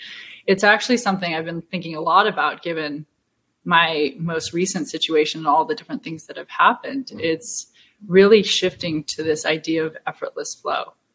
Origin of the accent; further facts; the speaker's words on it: California, United States; We grew up in California, so there's a decent mix of cultures that we're surrounded by.